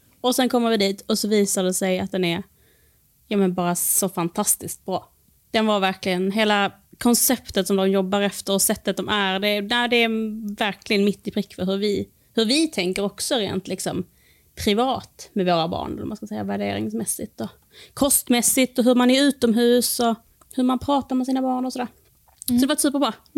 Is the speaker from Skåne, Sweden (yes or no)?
yes; Skåne, Sweden; Så jag satt faktiskt hemma i Skåne i oktober. Det var nästan ett halvår innan vi köpte hus här.